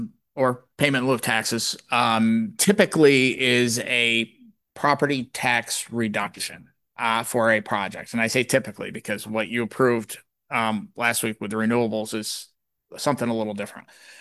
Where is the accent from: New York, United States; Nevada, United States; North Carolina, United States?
New York, United States; Caton; Just this morning, she brought up Caton and solar development, Caton, you know, my hometown.